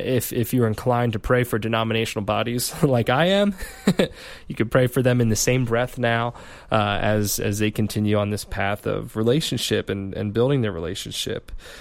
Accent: Philadelphia, Pennsylvania, United States; I'm familiar with it because I'm from Philly

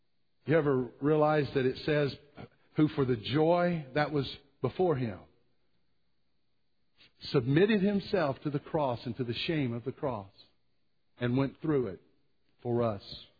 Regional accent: Jellico, Tennessee, United States; I'm from Jellicoe, Tennessee. How can I not be? Haven't lived there for 100 years, but I'm still a volunteer.

